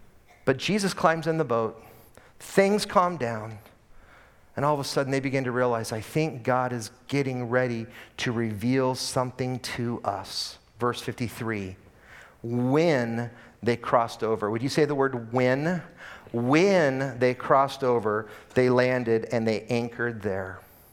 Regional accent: Portland, Oregon, United States; I remember as a kid, growing up in Portland, Oregon, my mom and dad would take us on these road trips.

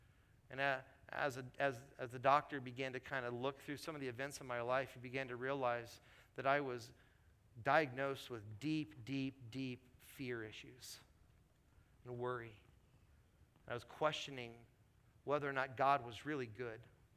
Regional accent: Portland, Oregon, United States; I was given an opportunity for 7.5, 8 years to be a lead pastor in my hometown of Portland.

